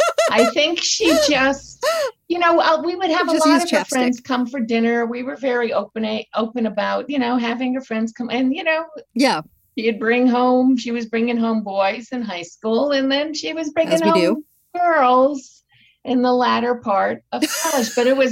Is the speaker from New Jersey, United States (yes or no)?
yes; Montclair, New Jersey, United States; In Montclair, New Jersey.